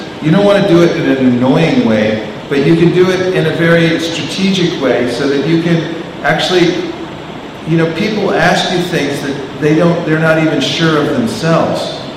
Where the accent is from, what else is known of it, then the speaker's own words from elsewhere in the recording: San Francisco, California, United States; San Francisco, I'm from San Francisco